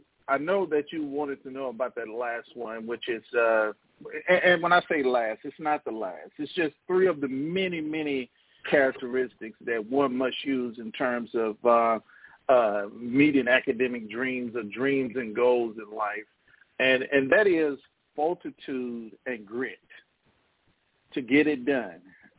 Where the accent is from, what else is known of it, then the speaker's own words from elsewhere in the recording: Louisiana, United States; I'm from Louisiana. I have no idea what that's about.